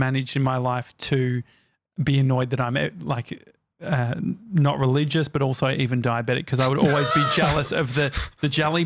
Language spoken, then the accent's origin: English; Bendigo, Victoria, Australia; Yeah, I mean, growing up in Bendigo.